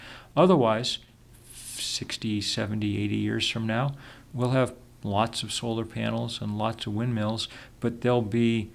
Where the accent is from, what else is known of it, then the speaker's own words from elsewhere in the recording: Lexington, Massachusetts, United States; I grew up in Lexington, Massachusetts. The American Revolution began.